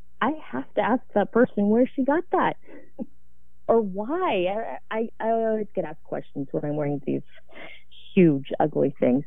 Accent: Utah, United States; I grew up in Utah. I am Japanese American, and there's not a lot of diversity.

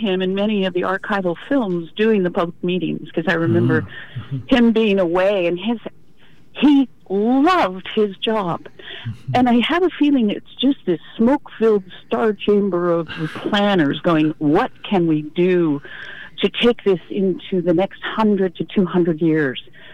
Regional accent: Napa, California, United States; now in Oregon, United States; And we came here from Napa, California in 1969. And that's when Tom McCall was saying, don't Californicate Oregon, because the growth was becoming rapid. For the next 10 years at least, I was

